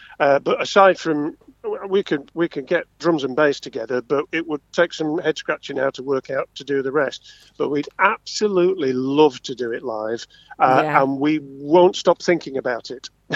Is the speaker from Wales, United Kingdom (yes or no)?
no; Sheffield, Yorkshire and the Humber, United Kingdom; and I'm from Sheffield, as you know